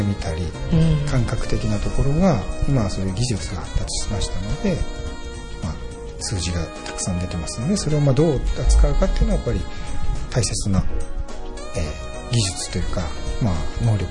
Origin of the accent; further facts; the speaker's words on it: Hiroshima, Japan; moved away as an adult; also born or lived in Kanagawa; now in Toyohashi, Japan; もともと出身はあの広島県の出身ですが、